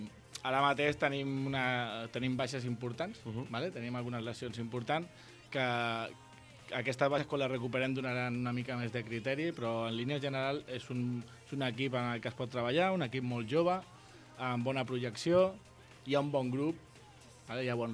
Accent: L'Ametlla, Catalonia, Spain; Jo soc de l'Ametlla.

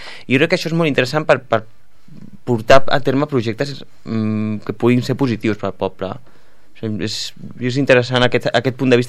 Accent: Mollet del Vallès, Catalonia, Spain; born there; now in Sant Feliu, Spain; jo com deies tu vaig néixer a Mollet, no?

